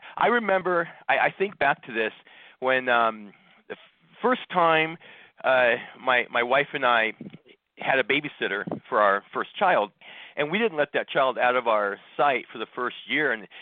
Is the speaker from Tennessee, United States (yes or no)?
no; Scottsdale, Arizona, United States; born or raised there; also born or lived in Northern California